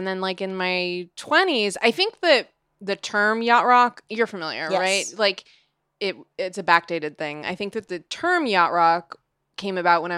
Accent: Seattle, Washington, United States; Because I grew up in Seattle

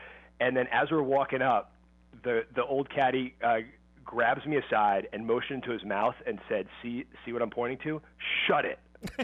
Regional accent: New York City, New York, United States; Sure. So I grew up in New York City.

